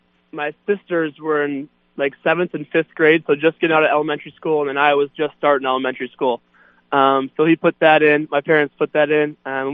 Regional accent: Minnesota, United States; Growing up, I had season tickets to the Gophers, and I was always at all those games.

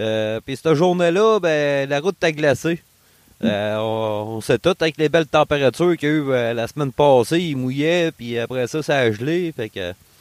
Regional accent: Saint-Georges-de-Beauce, Quebec, Canada; Ça est arrivé dans mon patelin à Saint-Georges-de-Beauce.

